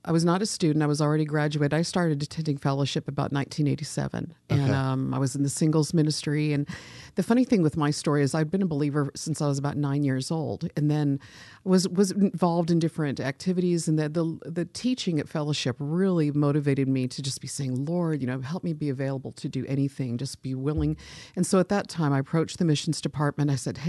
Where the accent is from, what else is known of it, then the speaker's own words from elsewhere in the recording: United States; I am American, although I was born overseas too, because I was a military kid.